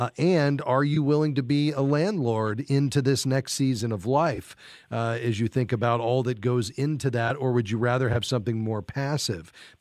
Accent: Fort Lauderdale, Florida, United States; Edlene is in my hometown where I grew up, Fort Lauderdale, Florida.

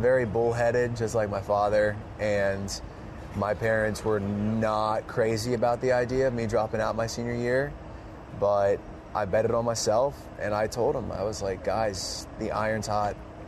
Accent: Hershey, Pennsylvania, United States; But I go back to my hometown at the end of my fall tour coming up in Hershey for the Giant Center in front of about 9,000-10,000 people.

